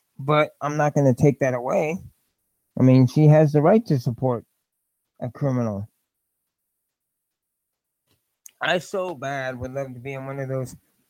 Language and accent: English; Indiana, United States; This is my home state.